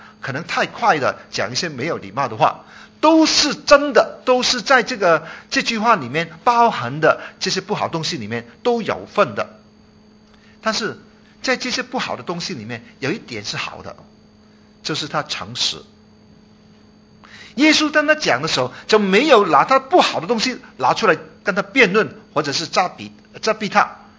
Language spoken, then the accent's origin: Chinese; Chaozhou, Guangdong, China; 我是潮州人啊，我是潮州人，我不知道我们当中有没有潮州人啊